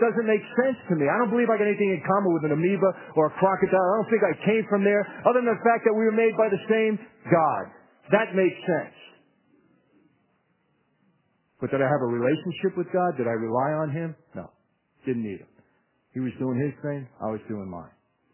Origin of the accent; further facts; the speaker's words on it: Brooklyn, New York, United States; I'm not from L.A. I tell them, I'm from Brooklyn.